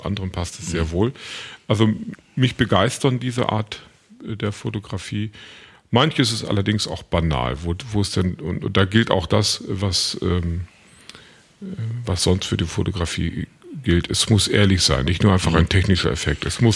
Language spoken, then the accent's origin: German; Northern Germany, Germany; So, das nimmt man gar nicht mehr wahr als Norddeutscher.